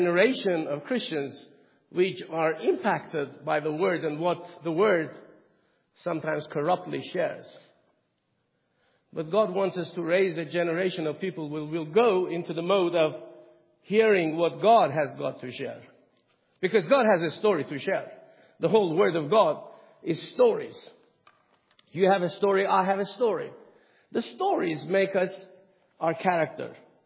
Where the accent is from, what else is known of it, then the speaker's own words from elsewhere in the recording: Iran; I grew up in Iran. I was born in Iran